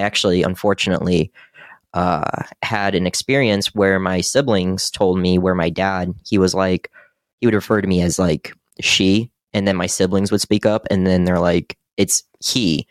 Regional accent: Detroit, Michigan, United States; I'm from the Midwest. I'm from Detroit.

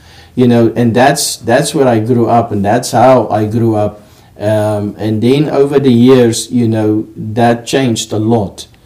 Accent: Pretoria, Gauteng, South Africa; I grew up in a very poor part of Pretoria. Pretoria is the capital. It was my hometown. That's where I grew up poorly.

